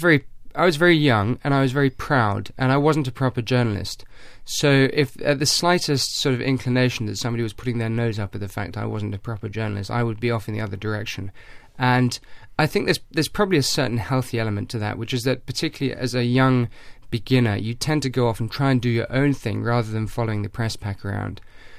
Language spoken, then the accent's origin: English; England, United Kingdom; my father's Hungarian and my mum's Welsh, and I grew up in England, in this country.